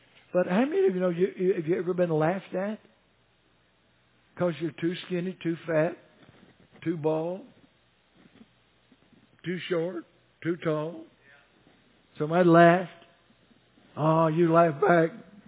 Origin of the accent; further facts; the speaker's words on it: Alabama, United States; I'm from Sand Mountain. We don't do that on Sand Mountain.